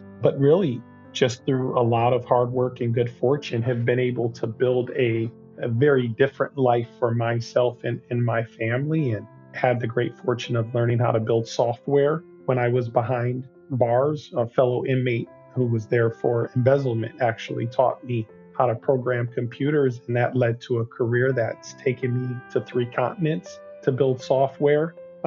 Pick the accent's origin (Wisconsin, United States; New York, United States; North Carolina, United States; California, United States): Wisconsin, United States; Milwaukee; born there; I was born in Milwaukee, Wisconsin, a great city.